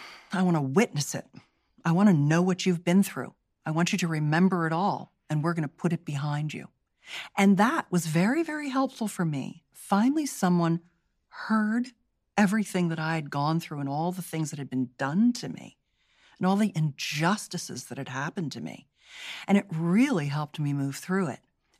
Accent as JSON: {"language": "English", "region": "California", "country": "United States", "tie": "born or raised there", "said": "I grew up in Silicon Valley, my career in my 20s and 30s was Silicon Valley"}